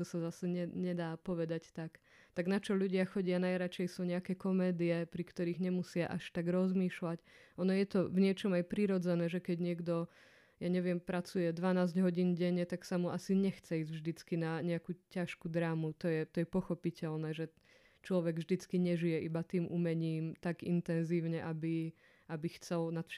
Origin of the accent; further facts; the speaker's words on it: Martin, Žilina Region, Slovakia; now in Banská Bystrica, Slovakia; som z Martina